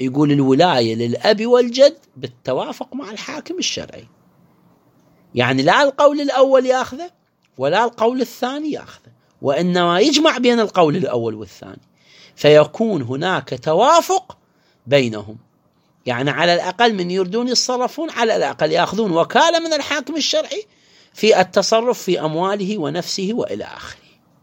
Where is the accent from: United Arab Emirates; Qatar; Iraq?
Iraq